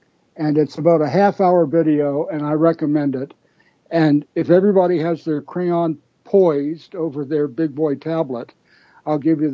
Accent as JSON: {"language": "English", "region": "Washington, D.C. area", "country": "United States", "tie": "born or raised there", "said": "In my hometown, just outside of D.C., every summer, professional wrestling would come to town"}